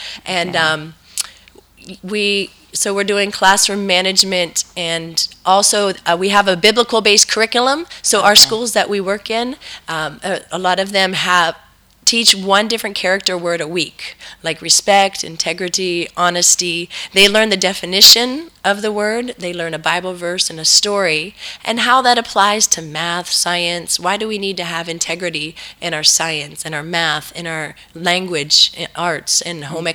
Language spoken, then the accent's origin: English; United States; I'm from the United States.